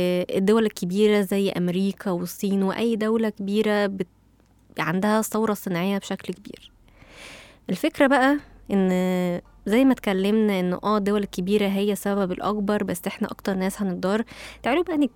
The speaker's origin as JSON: {"language": "Arabic", "country": "Egypt", "said": "احنا كعائلات مصرية كريمين جدا وبنحب قوي اللمة والأكل الكتير والولايم"}